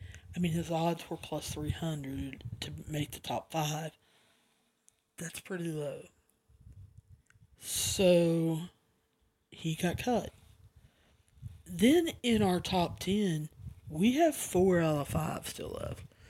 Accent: United States; But I don't know any better. I'm an American.

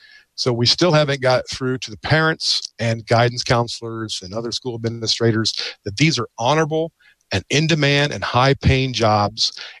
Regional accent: Kokomo, Indiana, United States; since I'm from Kokomo, Indiana

